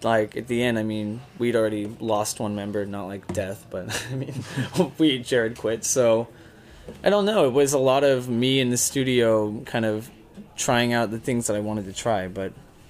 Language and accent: English; Texas, United States; I'm Texan.